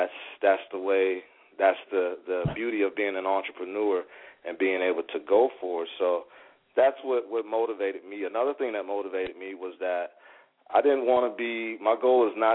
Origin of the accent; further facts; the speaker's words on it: Rochester, New York, United States; I'm from Rochester, New York. I have 5 brothers and 2 sisters. So we grew up in a household with a lot of children.